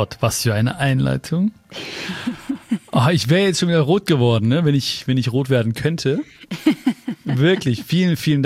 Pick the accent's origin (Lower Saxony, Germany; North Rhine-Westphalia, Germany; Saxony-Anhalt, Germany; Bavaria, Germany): North Rhine-Westphalia, Germany; Hagen; born there; Weißt du, wo ich geboren bin? Ja. In Hagen-Haspe. Nein. Ja, im Heilig-Geist-Hospital in Hagen-Haspe.